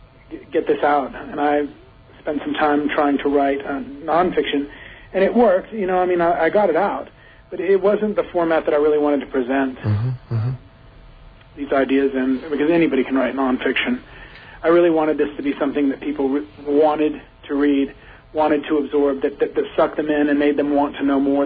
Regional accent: El Paso, Texas, United States; And it was my whole family is from the South, from Memphis, Tennessee. So I had roots there, and so I was always going back and forth between El Paso and Memphis

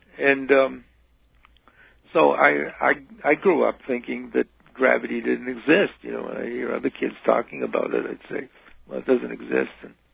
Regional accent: Cambridge, Massachusetts, United States; born there; Well, I was born on August 14th, 1940, in Cambridge, Massachusetts.

